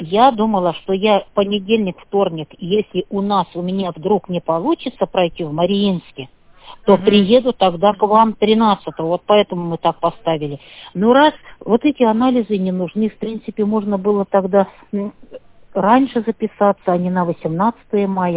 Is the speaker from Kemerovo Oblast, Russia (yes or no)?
yes; Tisul, Kemerovo Oblast, Russia; Я из Тисуля.